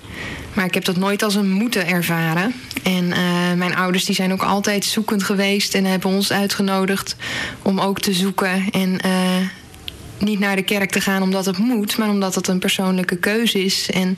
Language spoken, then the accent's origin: Dutch; Nieuwegein, Utrecht, Netherlands; Ik ben 28 jaar en zoals je al zei, ik kom uit Nieuwegein.